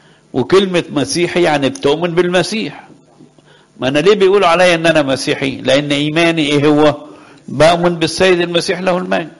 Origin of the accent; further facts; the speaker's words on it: Egypt; ما هو اسمه سلوى بس ليه اسم تاني عندنا في مصر